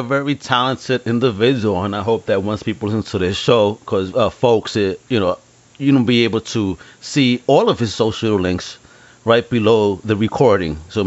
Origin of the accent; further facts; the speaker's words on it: Brooklyn, New York, United States; also born or lived in Puerto Rico; I'm a Brooklyn boy myself, though. Born, you know, born, not born, but at least raised, because I was born in Puerto Rico.